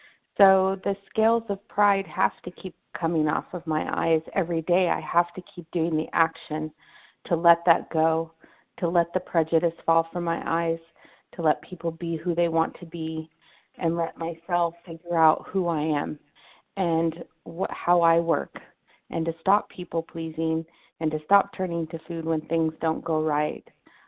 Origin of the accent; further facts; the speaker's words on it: Torrance, California, United States; I'm from Torrance, California.